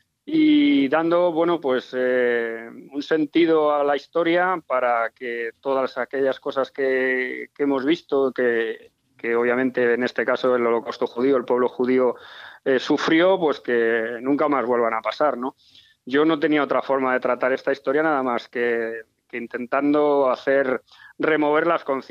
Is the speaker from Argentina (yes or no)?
no; Madrid, Community of Madrid, Spain; Yo soy madrileño